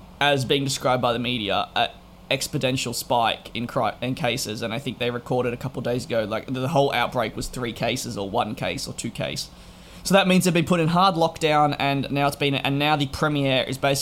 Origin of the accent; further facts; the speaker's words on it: Melbourne, Victoria, Australia; Now, for people that are curious, I'm from Melbourne, but I'm flying into Adelaide because I got rescheduled.